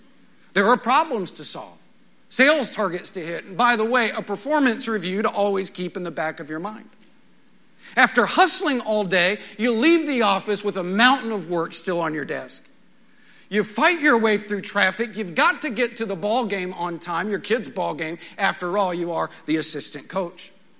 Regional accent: Midland, Texas, United States; I grew up in Midland, and the second most famous person to ever grow up there was President George W. Bush.

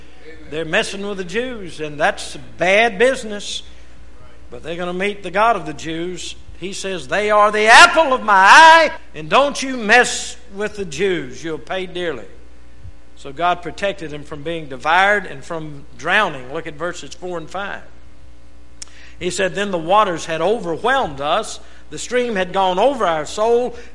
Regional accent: Louisiana, United States; now in Texas, United States; And I'm barely a Texan by 4 months. If it's to my advantage, I claim it. If not, I say I was raised in North Louisiana.

